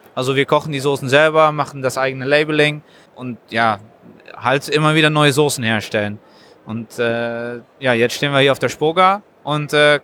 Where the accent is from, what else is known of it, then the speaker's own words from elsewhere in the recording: Cologne, North Rhine-Westphalia, Germany; also born or lived in Netherlands; Also ich komme aus Köln, da bin ich geboren. Danach bin ich nach Holland umgezogen.